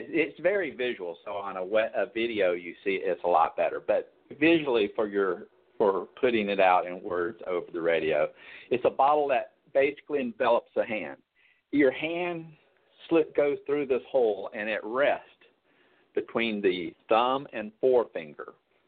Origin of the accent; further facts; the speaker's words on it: Pensacola, Florida, United States; now in St. Petersburg, United States; Oh, I'm from, born and raised in Pensacola, but I'm now down in St. Pete.